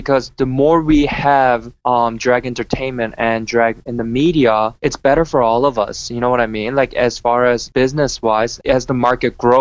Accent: Midwest, United States; also born or lived in South Korea; Actually, I was born in Korea. Mm-hmm. I was born in Korea, but I moved here around when I was like 9 or 10, and then I grew up in the Midwest, so like Iowa, Illinois, and Chicago area.

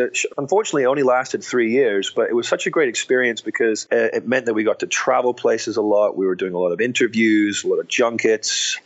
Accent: Hong Kong; growing up in Hong Kong, for me, obviously

